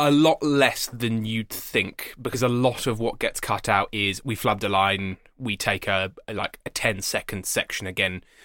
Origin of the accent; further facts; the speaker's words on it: England, United Kingdom; I'm English.